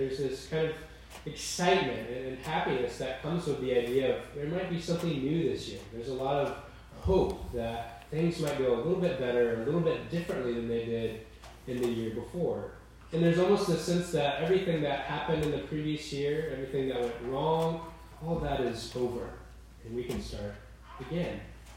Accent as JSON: {"language": "English", "region": "Georgia", "country": "United States", "said": "I'm from Georgia, so I'm not an Alabama fan."}